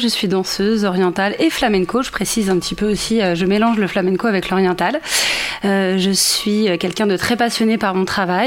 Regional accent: Nogent-sur-Marne, Île-de-France, France; born there; je suis née à Nogent sur Marne dans le 94.

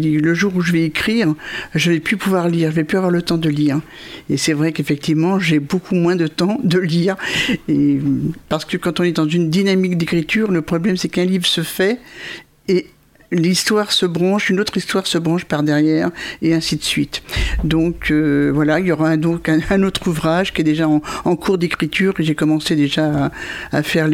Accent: Paris, Île-de-France, France; je suis née à Paris, hein, donc dans le 6e arrondissement. J'y ai grandi. Et puis après, à l'adolescence, l'appartement avait rétréci. Donc on est allé dans les villes de banlieue, dans des appartements modernes, hein, donc dans le béton.

